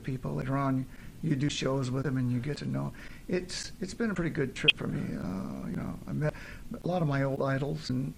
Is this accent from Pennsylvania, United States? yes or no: no; Alameda, California, United States; also born or lived in Oakland / San Francisco; Actually, I'm from the Bay Area, California.